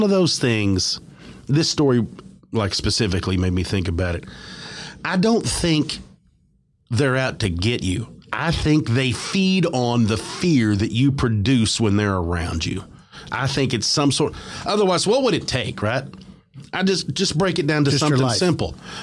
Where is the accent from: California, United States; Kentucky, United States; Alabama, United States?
Alabama, United States; Mobile; born there; I was born in Mobile, Alabama in 1964. Until I was in my mid-20s, I had never been on ground much higher than a couple hundred foot above sea level.